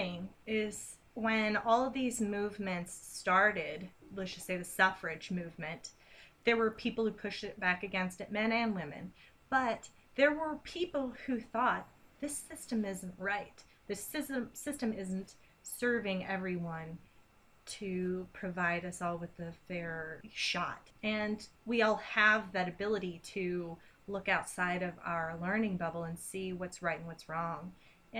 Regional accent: Bible Belt, United States; we were raised in the Bible Belt.

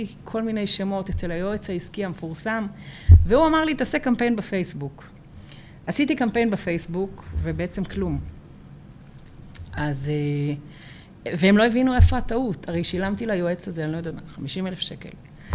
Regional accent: Bnei Brak, Central District, Israel; אני חרדית הארדקור, אני ממש נולדתי בקסבה של בני ברק.

